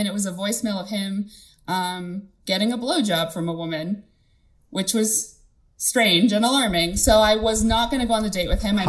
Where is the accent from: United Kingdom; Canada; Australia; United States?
Canada; I'm 26 from Canada.